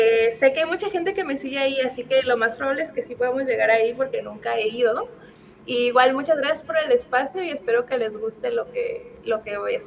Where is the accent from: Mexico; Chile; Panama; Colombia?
Mexico; Tepic, Nayarit; el 8 de agosto vamos a tener un listening party aquí en Tepic, Nayarit, que es de donde yo soy, sí